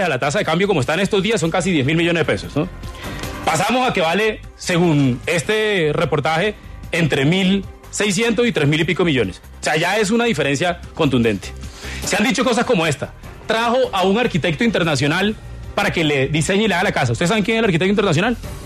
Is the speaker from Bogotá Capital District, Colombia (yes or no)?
no; Valledupar, Cesar, Colombia; Nosotros los dos somos de Valledupar, nuestras familias son de Valledupar